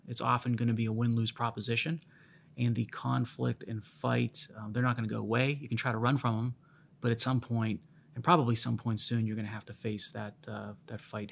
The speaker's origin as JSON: {"language": "English", "region": "Pennsylvania", "country": "United States", "said": "Pennsylvania, my home state, no different there."}